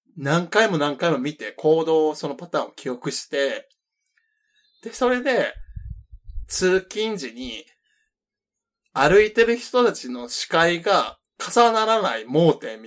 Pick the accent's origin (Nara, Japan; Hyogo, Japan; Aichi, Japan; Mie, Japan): Nara, Japan; 自分、地元が奈良やねんけど。